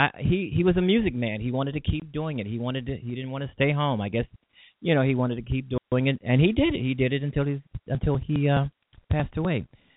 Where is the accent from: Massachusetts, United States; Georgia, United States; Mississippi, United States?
Mississippi, United States; born there; because basically I was born in the Delta. … was also born in the Mississippi Delta, so I guess that gives us something in common.